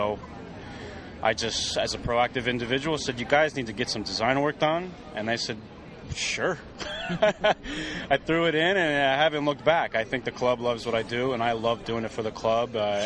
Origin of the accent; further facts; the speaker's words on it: Connecticut, United States; now in New York, United States; The mysterious state of Connecticut. Where there is no accent, so I've had to carve out my own here in the last 11 years in the city.